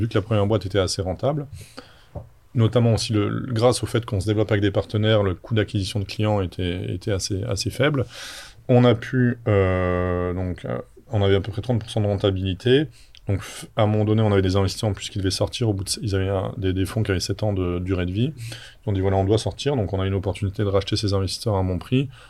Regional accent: France; born there; Je parlais un petit peu la langue, donc ça a aidé, voilà, parce que mes parents sont d'origine polonaise. Je suis né en France, mais ils sont d'origine polonaise

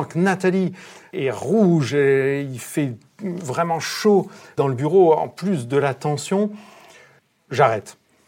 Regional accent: Normandy, France; Chez nous, en Normandie, on dit que c'est un taiseux.

